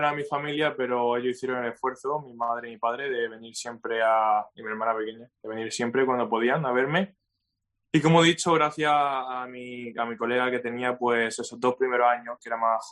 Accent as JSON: {"language": "Spanish", "town": "Cartagena", "region": "Region of Murcia", "country": "Spain", "tie": "born or raised there", "said": "vengo Cartagena, podemos decir, pero vengo un pueblo, Santana, y La Palma, que viven esos dos pueblos toda mi vida."}